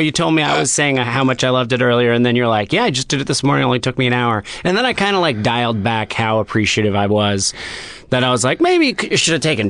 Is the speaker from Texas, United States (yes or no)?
no; New Jersey, United States; you grew up in Philly, I grew up in Jersey.